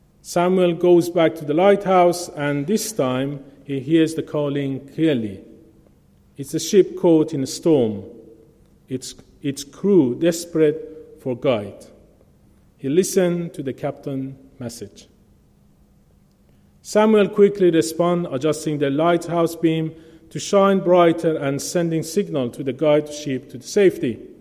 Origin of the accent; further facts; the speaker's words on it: Shiraz, Fars, Iran; moved away as an adult; I'm originally from Iran. As you know, Iran is one of the countries in the heart of the Middle East. I was born in a very strict Muslim family in Shiraz, south of Iran.